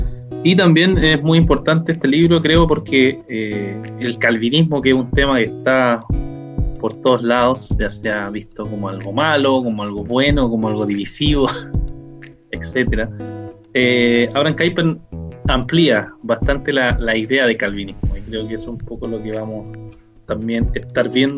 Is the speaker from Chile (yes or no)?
yes; Arica, Arica y Parinacota, Chile; Yo soy de Arica